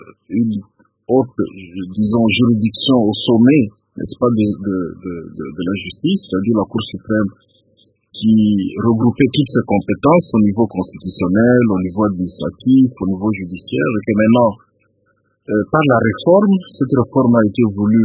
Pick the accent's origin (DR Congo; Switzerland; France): DR Congo; Je suis Congolais, mais je suis avocat en plus.